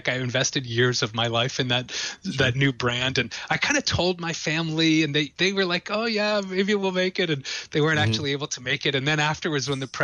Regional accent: Boston, Massachusetts, United States; I grew up in Boston, you know, in Paul's sort of homeland. And my parents opened a small Italian restaurant when they were really young.

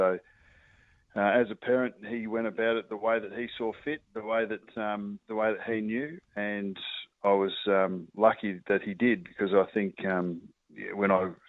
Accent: Adelaide, South Australia, Australia; we were southern bred. I was born in Adelaide and Dad obviously, grew up in Adelaide.

